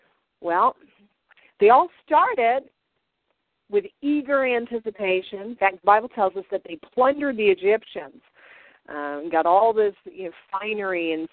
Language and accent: English; Canada; So, Joy, that's a little shout-out to you and my Canadian sister. So I'm Irish-Canadian.